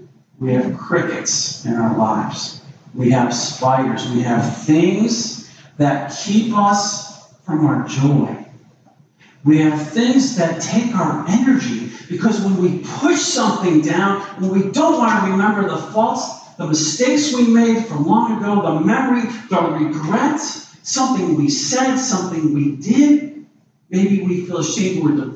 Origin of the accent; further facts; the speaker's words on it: Chicago, Illinois, United States; So we were fishing, and I'm from Chicago.